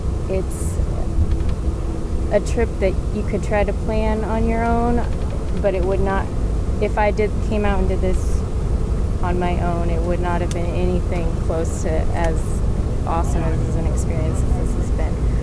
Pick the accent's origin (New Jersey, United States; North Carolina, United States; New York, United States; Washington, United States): Washington, United States; Seattle; from Seattle, Washington.